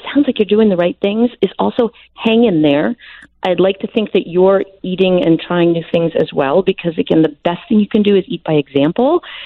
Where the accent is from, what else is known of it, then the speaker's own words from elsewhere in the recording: Wisconsin, United States; I grew up in Wisconsin and didn't like to eat quite a few vegetables when I was a kid.